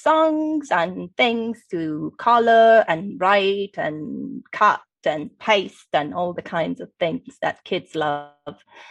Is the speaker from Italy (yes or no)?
yes; Italy; English is a second language; When they hear me speaking English with them, where are you from? And I say, no, actually, I'm Italian, but I speak English because I'm a linguist, blah, blah, blah.